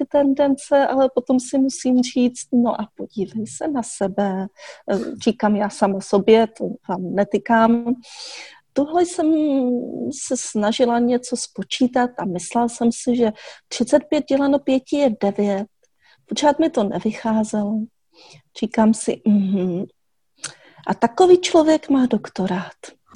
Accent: Moravia, Czechia; Ale všichni jsme z Moravy, takže všichni samozřejmě rožínáme.

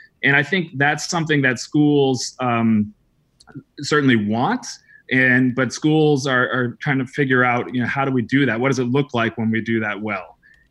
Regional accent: New England, United States; I grew up in New England, small town New England, and went to college in small town New England.

